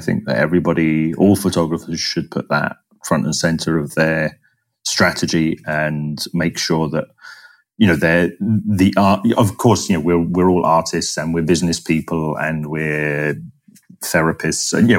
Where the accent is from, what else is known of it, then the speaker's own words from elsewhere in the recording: London, United Kingdom; And, you know, from the perspective of somebody growing up in London, lots of stuff that's sort of strange and interesting and intriguing for sure.